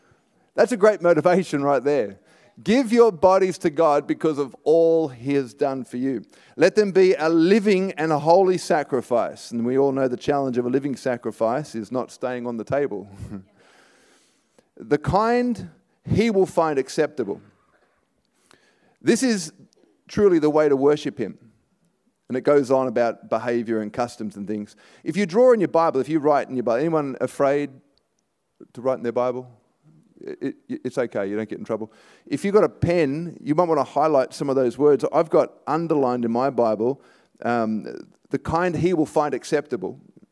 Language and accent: English; Sydney, New South Wales, Australia; So I'm from Australia, born in Australia, born in Sydney, born and raised in Sydney. And I'm 46 years old